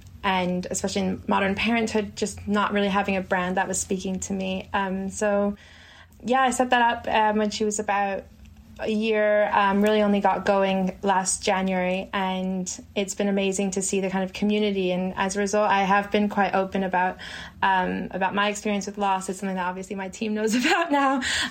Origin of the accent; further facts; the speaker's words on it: New York, United States; now in London, United Kingdom; So yeah, I'm a New Yorker in London. I've been here about 7 years or so.